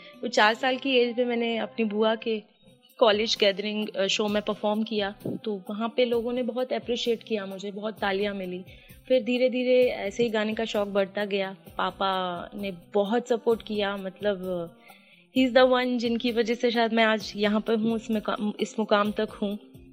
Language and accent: Hindi; Seoni, Madhya Pradesh, India; First of all तो मैं MP से बिलोंग करती हूँ। एमपी में एक छोटा सा स्मॉल टाउन है सिवनी, मध्य प्रदेश, सिवनी गोपालगंज, वहाँ मेरा बॉर्निंग ब्रॉटअप हुआ था